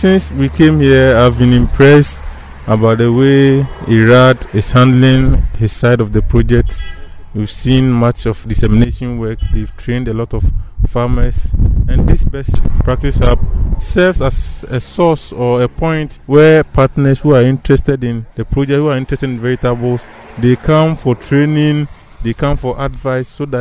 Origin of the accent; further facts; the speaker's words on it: Ghana; I'm from Ghana.